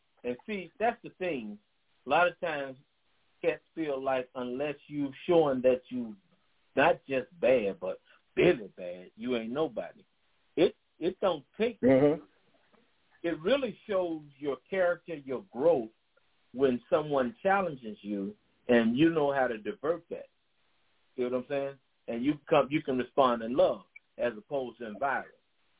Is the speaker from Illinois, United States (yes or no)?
yes; Chicago, Illinois, United States; I remember growing up in Chicago, Josh.